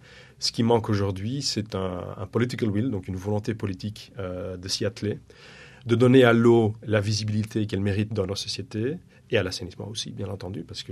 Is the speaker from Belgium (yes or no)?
yes; Belgium; Moi, je viens de la Belgique.